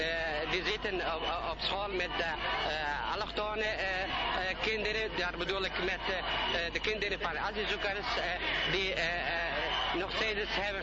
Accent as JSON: {"language": "Dutch", "region": "Kurdistan Region", "country": "Iraq", "second_language": "Dutch", "lives_now": "Arnhem, Netherlands", "said": "Oorspronkelijk, ik ben Koerdisch, ik kom uit Koerdistan, een provincie in Noord-Irak."}